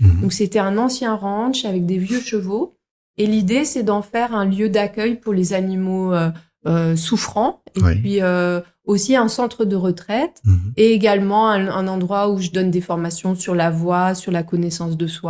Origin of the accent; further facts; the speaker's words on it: Paris, Île-de-France, France; étant citadine de nature, moi je viens de Paris à la base.